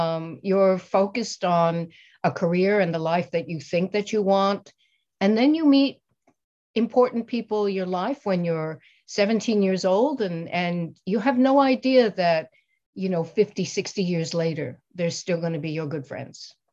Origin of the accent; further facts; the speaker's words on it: New York City, New York, United States; maybe is characteristic for kids growing up in New York. And then when I went to college for a number of reasons, and some of them were financial, it was the easiest thing for me to stay in New York City.